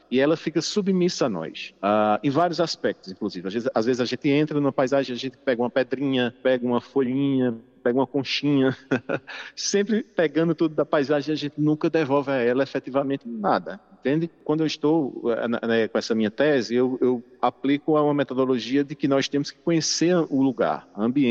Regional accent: João Pessoa, Paraíba, Brazil; born or raised there

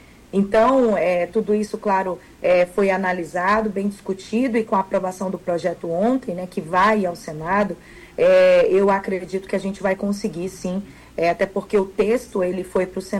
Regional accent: Rondônia, Brazil; Hoje, eu sou do estado de Rondônia, mas não só Rondônia

